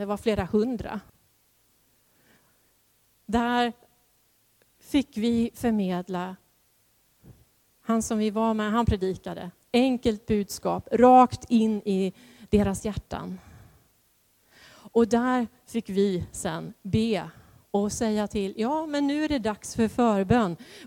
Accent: Karlskrona, Blekinge, Sweden; jag är då från Karlskrona.

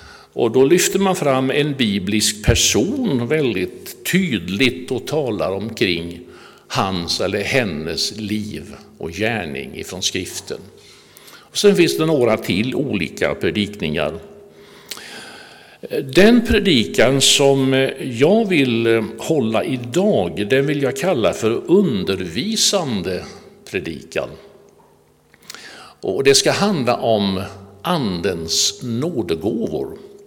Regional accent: Rydsnäs, Jönköping County, Sweden; moved away as an adult; jag är född och uppväxt i Rydsnäs och tillhörde den dåvarande lilla pingstförsamlingen där

